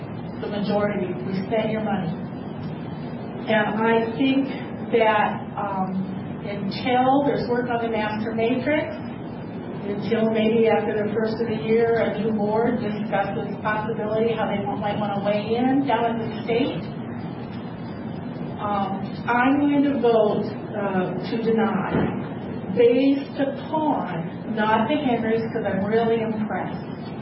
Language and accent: English; Iowa, United States; born there; I was born in Iowa, in North Iowa. I was a townie.